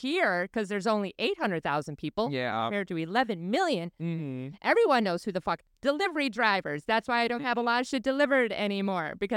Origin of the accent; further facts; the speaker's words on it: Garland, Texas, United States; also born or lived in Wisconsin / Florida / California / New York; I used to live in Texas when I was a kid. I grew up in Garland for like 3 more years. So then, you know, we moved back to Wisconsin, and then I moved to Florida, and then California, then New York.